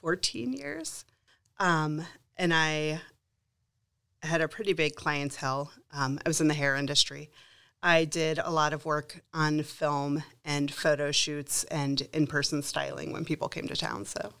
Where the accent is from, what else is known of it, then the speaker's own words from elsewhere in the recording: Canton, Ohio, United States; now in Akron, United States; I grew up in Canton, and then in the 90s, I'll age myself, I moved up to Akron, and I love it here.